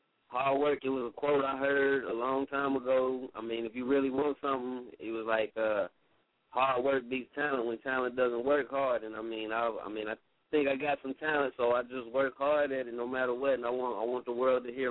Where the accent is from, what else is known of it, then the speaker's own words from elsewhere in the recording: Indianapolis, Indiana, United States; I'm coming from Indianapolis, Indiana, Midwest, man. 317.